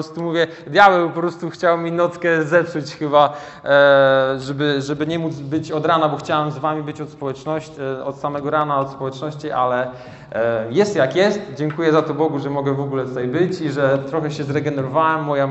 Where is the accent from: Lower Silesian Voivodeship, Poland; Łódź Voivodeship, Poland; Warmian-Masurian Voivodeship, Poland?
Warmian-Masurian Voivodeship, Poland; Szczytno; Jestem strażakiem, no jestem ze Szczytna.